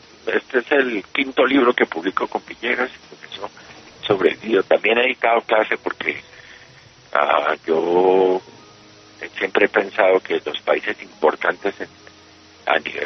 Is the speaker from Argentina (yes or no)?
no; Colombia; born there; no conozco el país donde yo nací. Entonces ahí me regresé a Colombia y empecé a conocer Colombia.